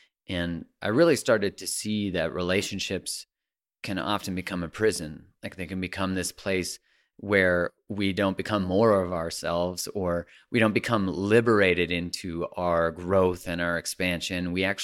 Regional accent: Calgary, Alberta, Canada; In Calgary, I grew up in Calgary.

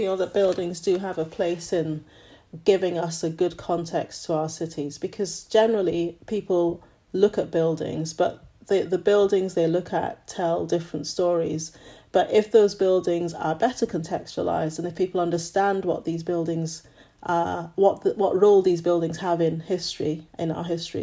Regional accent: Scotland, United Kingdom; also born or lived in Nigeria; I was brought up partly in Scotland and partly in Nigeria.

